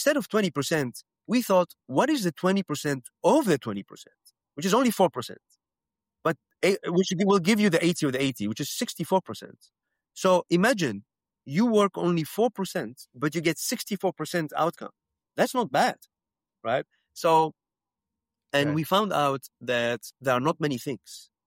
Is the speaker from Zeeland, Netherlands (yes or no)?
no; Amsterdam, North Holland, Netherlands; English is a second language; I grew up in Amsterdam in Netherlands. So we are Dutch people.